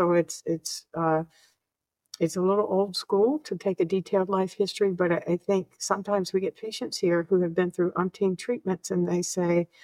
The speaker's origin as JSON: {"language": "English", "region": "the South", "country": "United States", "said": "I'm from the South."}